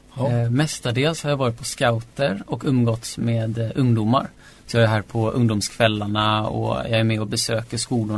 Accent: Kalmar, Kalmar County, Sweden; Jag kommer från Kalmar.

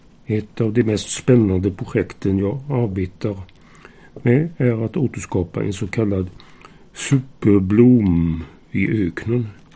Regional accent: Sweden; now in Israel; Och jag fick berätta att jag kommer från Sverige. Men är du judisk? Nej, svarade jag. Jag bara älskar Israel.

